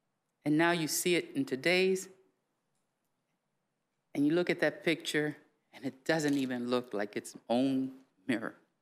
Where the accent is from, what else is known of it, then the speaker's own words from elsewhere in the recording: United States; I am a Democrat. I am an American.